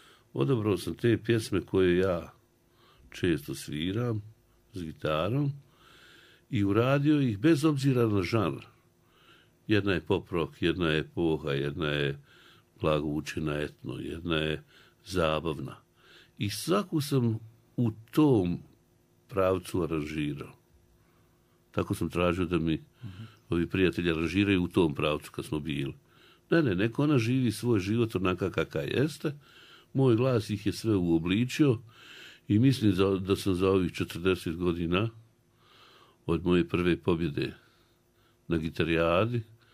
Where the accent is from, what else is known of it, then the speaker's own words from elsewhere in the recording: Banja Luka, Republika Srpska, Bosnia & Herzegovina; A ja volim Banja Luku, živim u Banja Luci, rođen sam u Banja Luci, moji su rođeni u Banja Luci, tako da nisam imao namjeru da se selim nigdje.